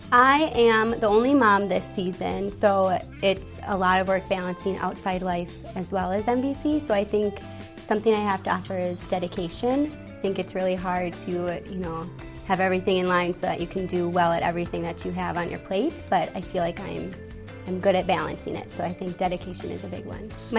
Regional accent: Bloomington, Minnesota, United States; is my third year on the team, and I'm from Bloomington, Minnesota.

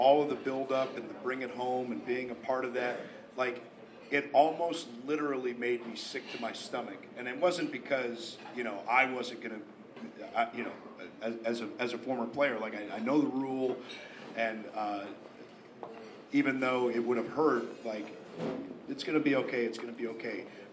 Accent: Ohio, United States; And, I'm from Ohio, so I'm used to Midwest people

